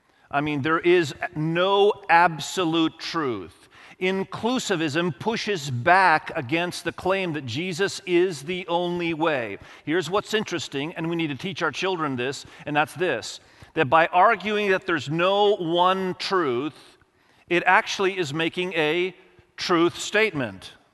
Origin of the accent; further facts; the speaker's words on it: Indonesia; moved away as an adult; I grew up in Indonesia until I was almost 20 years of age, even though my parents were with me. I mean, there were Muslims all around me and there were some Christians all around us.